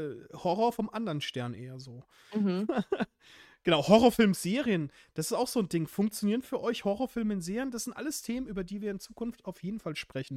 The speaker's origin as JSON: {"language": "German", "region": "Baden-Württemberg", "country": "Germany", "said": "Ich komm ursprünglich aus dem Schwarzwald"}